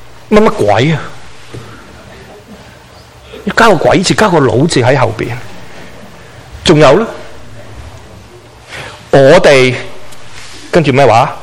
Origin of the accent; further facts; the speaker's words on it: Guangdong, China; 我是广东人啊，南方啊，我是南蛮来的